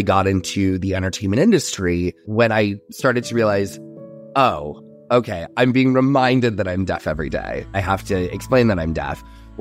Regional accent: United States; first language American Sign Language; English is a second language; Truly, you know, sign language is my first language, even though also English very much feels like my first language in a lot of ways.

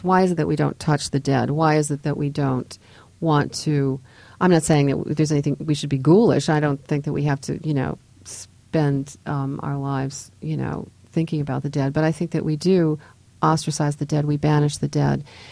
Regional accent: Minnesota, United States; the novel is set in Minnesota. I'm from Minnesota originally.

